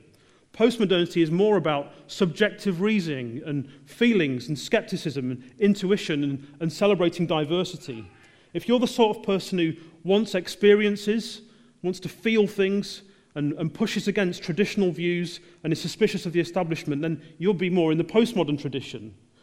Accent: England, United Kingdom; most of us in this room are British.

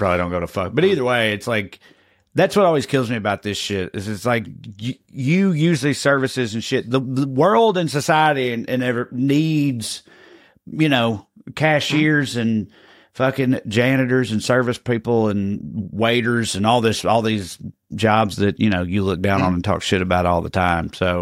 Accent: United States; that made me look up my hometown or my home county. Clay County went like almost 85% for Trump

